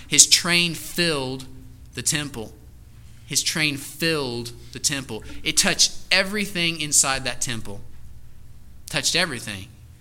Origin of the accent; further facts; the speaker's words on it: Indiana, United States; I'm like, okay, so, I'm from Indiana.